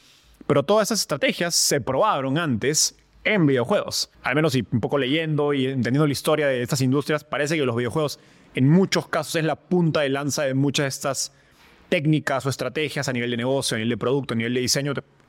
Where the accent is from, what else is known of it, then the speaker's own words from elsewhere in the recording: Peru; como latinoamericano, como peruano, digamos